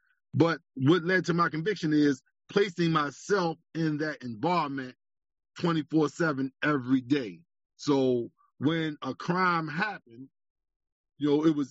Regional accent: Paris, Île-de-France, France; See, I grew up in Paris in the inner city in what is called the projects.

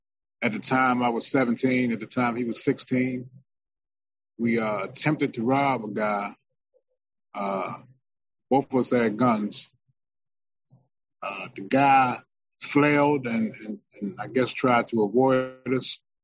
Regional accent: Baltimore, Maryland, United States; I grew up in the East Baltimore neighborhood between off the road.

